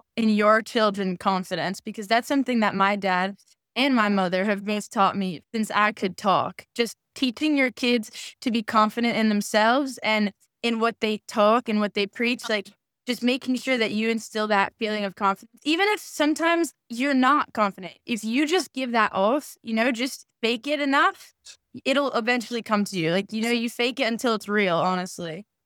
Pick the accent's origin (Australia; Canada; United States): United States; New York; But yeah, growing up on Wall Street, especially in the financial district, gives you so much exposure to all things finance.